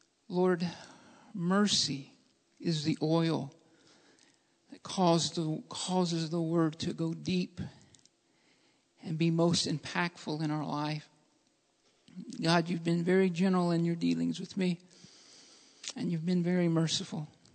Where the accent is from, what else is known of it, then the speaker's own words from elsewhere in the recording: Alabama, United States; I was raised in Alabama, and my grandparents did have a pig farm.